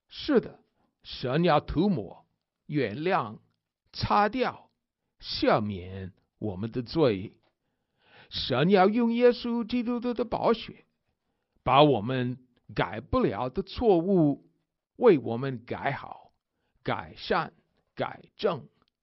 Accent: United States; Chinese is a second language; 身为美国人的我啊，感到很高兴。

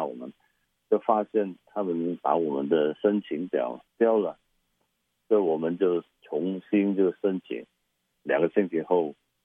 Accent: China; 我是中国人，学习这个新的文化或者语言比较困难

